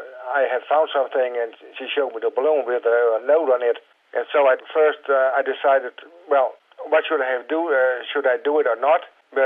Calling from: Altaveer, Netherlands; I'm calling from Altaveer in Holland.

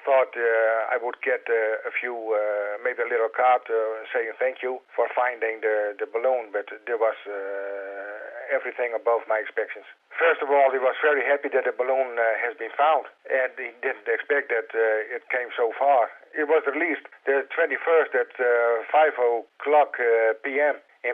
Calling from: Altaveer, Netherlands; I'm calling from Altaveer in Holland.

